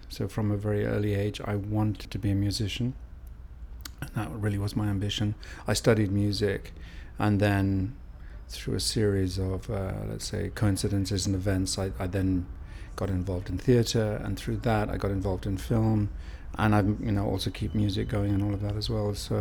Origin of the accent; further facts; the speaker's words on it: Newcastle, North East England, United Kingdom; also born or lived in Carlisle / East Africa; now in London, United Kingdom; I live in London. I was born in Carlisle and raised in East Africa till I was 8. And then I lived in Newcastle till I was 18. And then I moved to London to study, and I've been here ever since.